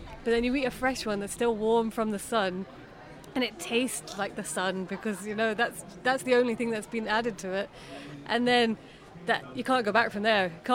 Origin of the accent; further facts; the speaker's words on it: Birmingham, West Midlands, United Kingdom; I grew up in Birmingham, and I never grew my own food.